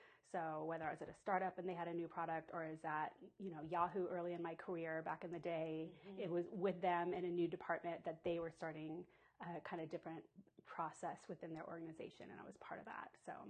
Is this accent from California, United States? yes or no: yes; San Francisco, California, United States; So I grew up in San Francisco Bay Area, and I went to undergrad at UC Irvine.